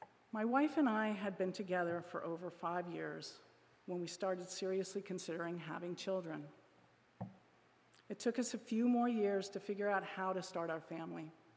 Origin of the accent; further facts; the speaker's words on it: Pennsylvania, United States; also born or lived in Indiana / Scranton / Lancaster County; I was born in Indiana, grew up mostly in Pennsylvania, first around Scranton and then Lancaster County.